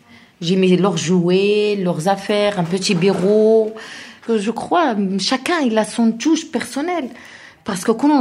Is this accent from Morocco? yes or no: yes; Morocco; born there; French is a second language; moved away; also born or lived in Italy / Spain; j'ai 37 ans, je suis née au Maroc, je suis mère de 3 enfants. Moi, je viens de l'Italie. J'ai passé en Italie 19 ans. J'étais arrivée en Italie en 1997.